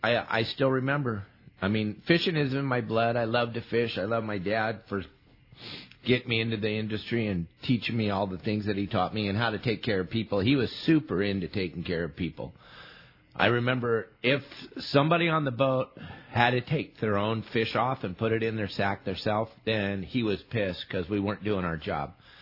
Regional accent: San Clemente, California, United States; And it was pretty special growing up on the San Clemente Pier.

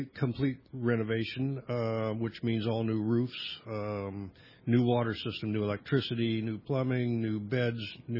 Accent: San Diego, California, United States; But going to San Quintin reminds me of growing up in San Diego.

